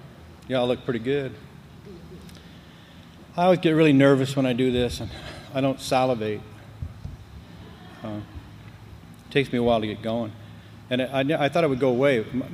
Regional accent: Compton, California, United States; born there; now in Las Vegas, United States; I was born in Compton, California. Yeah. And I kind of went downhill from there. Then we moved to here, to Las Vegas, really.

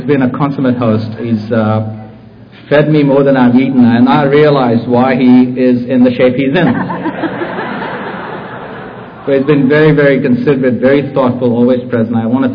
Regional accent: Mumbai, Maharashtra, India; moved away as an adult; Like, I grew up in Bombay, India. I left the shores of Bombay at the age of 22

